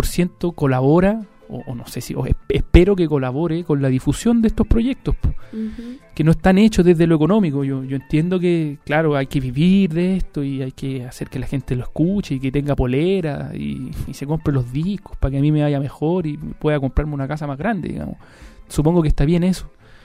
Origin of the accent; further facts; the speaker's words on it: Chile; que nos corresponde como chilenos